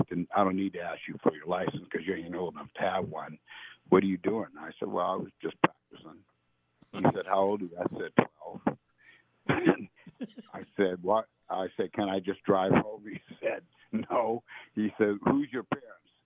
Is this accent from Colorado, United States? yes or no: no; San Jose, California, United States; I grew up in two places. I grew up in Glenda, California, in my teen years, and lived on the ranch, and then I came back off the ranch and came back into San Jose